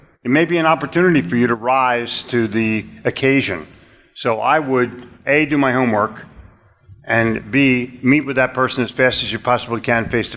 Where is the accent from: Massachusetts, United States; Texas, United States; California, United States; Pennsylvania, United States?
Pennsylvania, United States; Philadelphia; but I'm from Philly. I cold called in New York City.